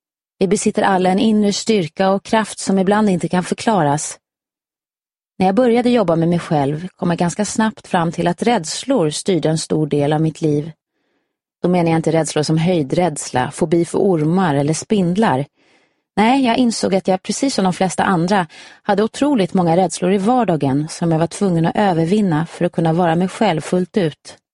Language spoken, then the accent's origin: Swedish; Karlshamn, Blekinge, Sweden; moved away as an adult; trots att jag inte bott i Karlshamn sedan dagen efter jag tog studenten så är staden fortfarande hemma för mig och jag återvänder dit så ofta jag bara kan.